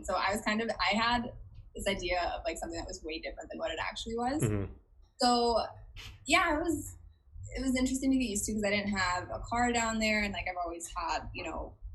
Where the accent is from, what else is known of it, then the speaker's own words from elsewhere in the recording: Cleveland, Ohio, United States; I am from Cleveland, Ohio, originally.